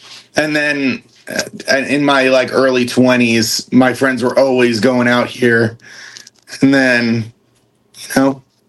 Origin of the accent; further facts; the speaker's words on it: New York, United States; now in Brooklyn, United States; No, I grew up in New York, outside of the city.